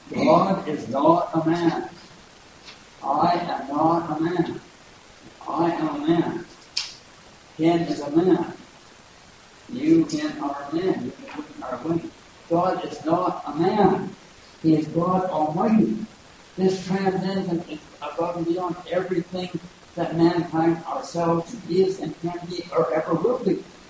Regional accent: Canada; I don't have dual citizenship, but I'm Canadian.

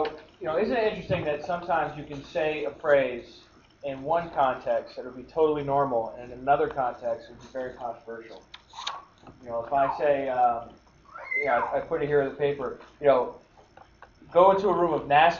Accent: New York, United States; I'm from New York, so if that offends you, I'm sorry.

